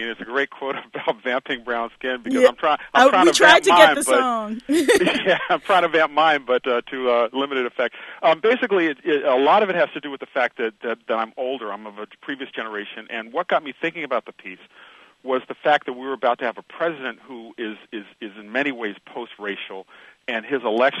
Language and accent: English; the South, United States; I grew up in the South.